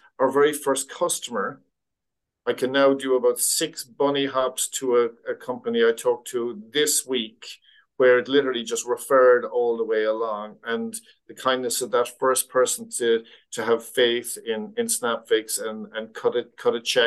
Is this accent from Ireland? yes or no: yes; Ireland; now in Australia; I lived in Australia. I am Irish.